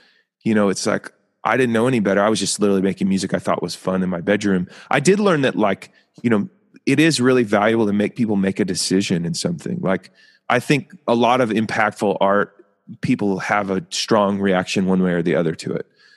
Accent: Oregon, United States; songwritery stuff growing up in Oregon.

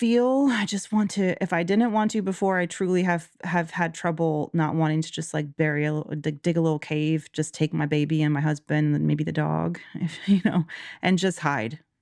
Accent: Georgia, United States; Georgia, amazing. I'm so proud of my home state.

